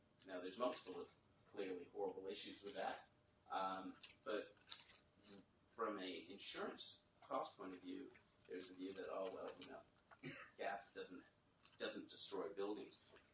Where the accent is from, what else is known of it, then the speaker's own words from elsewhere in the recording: Canada; now in New Zealand; I come from Canada, which had a huge leaky condo issue.